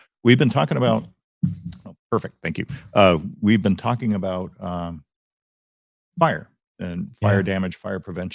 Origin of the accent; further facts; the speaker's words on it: San Diego, California, United States; I was born and raised here in San Diego